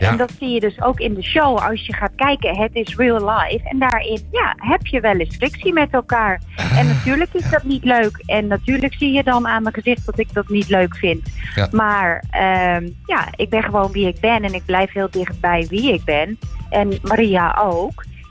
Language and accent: Dutch; Enschede, Overijssel, Netherlands; born there; ik ben ook geboren in Enschede.